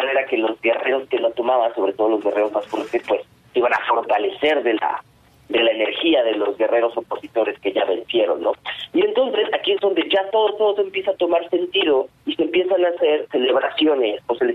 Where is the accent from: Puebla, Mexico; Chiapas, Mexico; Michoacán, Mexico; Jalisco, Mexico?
Puebla, Mexico; yo vengo de Puebla